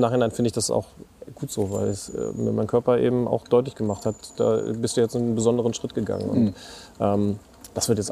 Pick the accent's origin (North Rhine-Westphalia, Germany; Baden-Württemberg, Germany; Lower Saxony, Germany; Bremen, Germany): Lower Saxony, Germany; born there; now in Hamburg, Germany; ich bin ja gebürtiger Niedersachse, hab auch in Göttingen studiert und bin dann beruflich nach München, war da lange Zeit